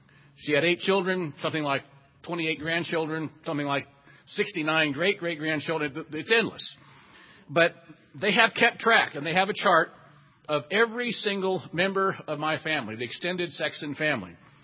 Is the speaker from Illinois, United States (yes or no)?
yes; Danville, Illinois, United States; Her cameraman was a man named Gene Hackman, who was also from my hometown of Danville, Illinois.